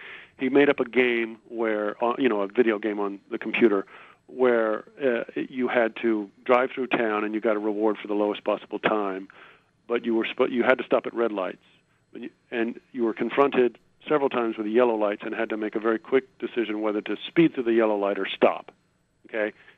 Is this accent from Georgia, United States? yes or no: no; Houston, Texas, United States; including most of Texas, I grew up in Houston